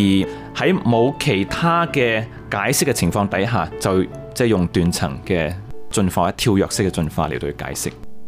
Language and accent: Chinese; China; 我们中国人经常都说在冥冥中有主宰